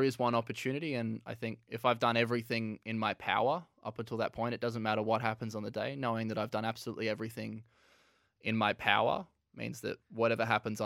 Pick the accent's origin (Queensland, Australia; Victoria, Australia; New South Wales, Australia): Victoria, Australia; Melbourne; I think, you know, born and bred in Melbourne, you have to love your footy.